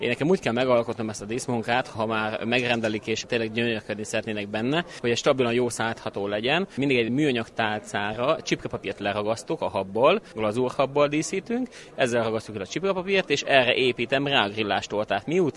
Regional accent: Hungary; de mi magyarok vagyunk

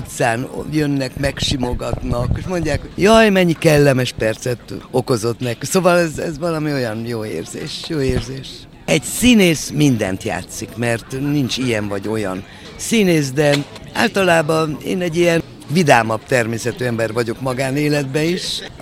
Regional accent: Cluj-Napoca, Cluj County, Romania; kolozsvári vagyok

